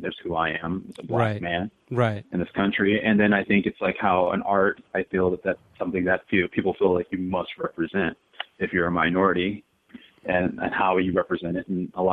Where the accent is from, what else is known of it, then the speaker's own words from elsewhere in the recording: Miami, Florida, United States; Yeah, I'm from Miami, Florida.